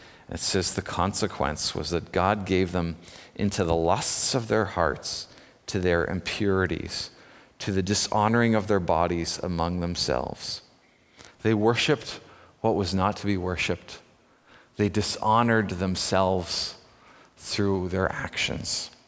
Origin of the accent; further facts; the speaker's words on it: Scotland, United Kingdom; Some of us have to overcome our lineage. I'm Scottish.